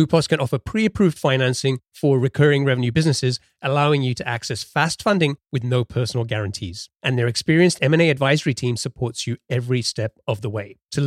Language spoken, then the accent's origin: English; United Kingdom; now in Seattle, United States; I'm a Brit living in Seattle.